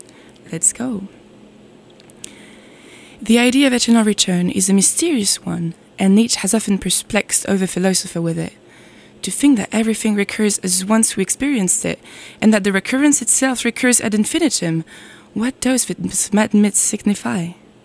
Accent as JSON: {"language": "English", "country": "France", "tie": "born or raised there", "second_language": "English", "said": "was born and raised in France, was born and raised by French parents that I love, and basically my entire family is French"}